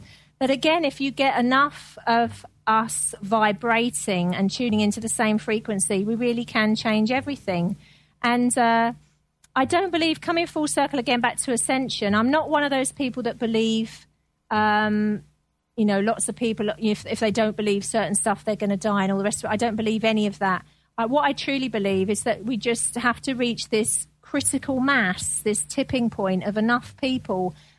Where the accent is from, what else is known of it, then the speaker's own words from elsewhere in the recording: United Kingdom; obviously because I'm British